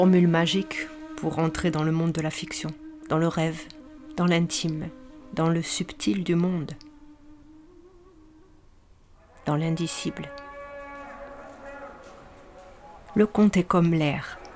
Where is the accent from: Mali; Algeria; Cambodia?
Algeria; Algiers, Algiers Province; born there; Je me souviens. Je suis née à Alger en 1958.